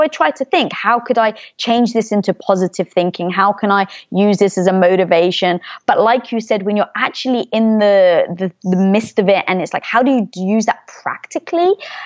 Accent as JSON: {"language": "English", "country": "United Kingdom", "said": "Now being British, I'd never even eaten a peanut butter and jelly sandwich before, so I actually couldn't chime in."}